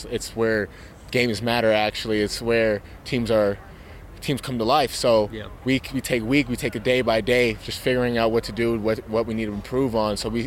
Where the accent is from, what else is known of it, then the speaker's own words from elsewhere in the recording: Arizona, United States; I mean, I'm from Arizona, so I'm not far.